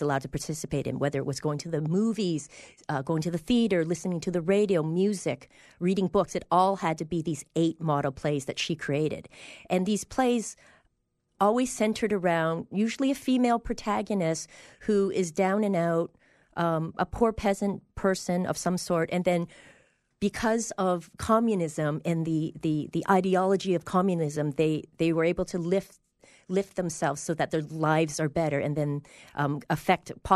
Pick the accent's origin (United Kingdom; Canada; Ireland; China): Canada; Woodbridge, Ontario; also born or lived in Hong Kong / Los Angeles; now in Boise, United States; I was born in Hong Kong. I was raised in a place called Woodbridge outside of Toronto. I spent the early adult life in Toronto. I moved to L.A. for a bit. I moved back to Toronto for a bit, and now I'm here in Boise.